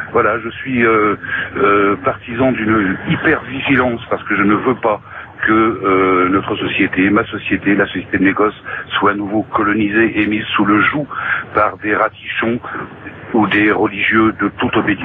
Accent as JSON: {"language": "French", "town": "Le Havre", "region": "Normandy", "country": "France", "said": "Oui, bonjour, Jean-Luc, je suis du Havre"}